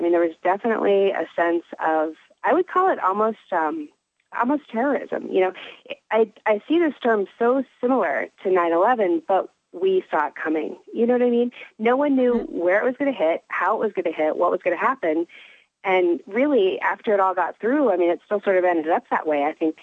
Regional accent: California, United States; Sorry. I grew up in California.

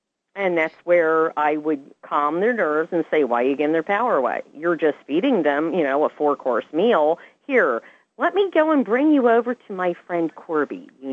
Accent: Levittown, Pennsylvania, United States; She happened to have been the very first owner of the house that I grew up in Levittown, PA.

